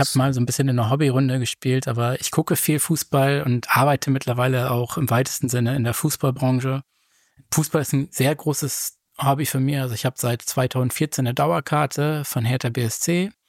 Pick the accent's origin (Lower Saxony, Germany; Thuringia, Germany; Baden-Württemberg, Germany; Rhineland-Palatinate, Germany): Lower Saxony, Germany; Braunschweig; Also ich bin 36 Jahre alt, ich komme aus Braunschweig